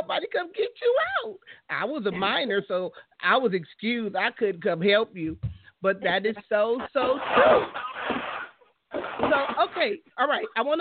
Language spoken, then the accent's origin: English; Compton, California, United States; and growing up in Compton, I saw a lot of that in just the neighborhood and the community that I lived